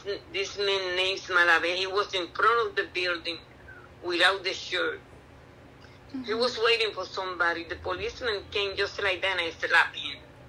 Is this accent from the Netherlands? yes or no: no; Puerto Rico; now in New York, United States; I used to live, I told you, when I came from Puerto Rico, that was, I lived in 103rd Street. That was 87 West 103rd Street. That doesn't exist anymore. Yeah. But then we moved to 109th Street.